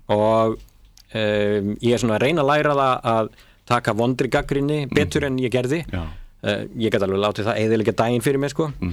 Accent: Akureyri, Northeastern Region, Iceland; því að ég kem frá Akureyri

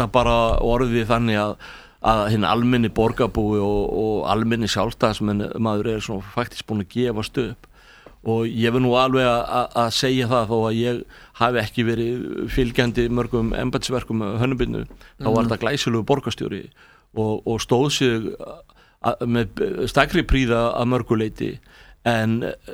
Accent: Kópavogur, Capital Region, Iceland; ég er gamall pönkar úr Kópavoginum líka, sko

